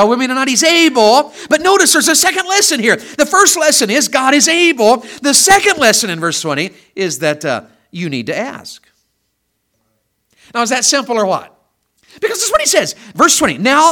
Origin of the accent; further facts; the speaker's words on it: United States; I'm from America.